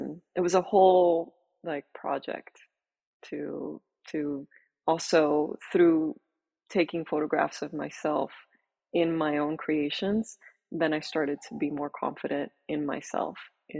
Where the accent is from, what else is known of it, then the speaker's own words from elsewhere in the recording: Cuba; that tropical, colorful life that I grew up in Cuba.